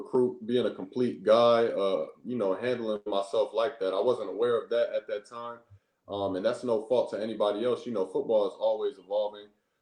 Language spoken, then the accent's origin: English; Gardner, United States; I played Gardner football. I grew up in Gardner High School, grew up through Gardner's Pop Warner League and played at North Gardner.